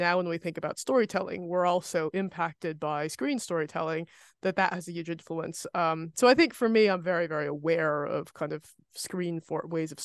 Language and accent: English; United States; You can hear I'm American